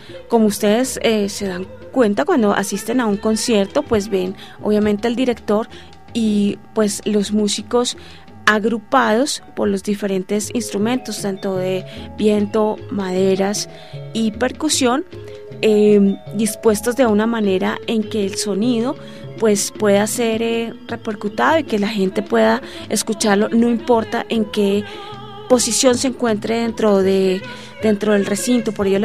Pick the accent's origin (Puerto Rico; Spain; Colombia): Colombia; nosotros como colombianos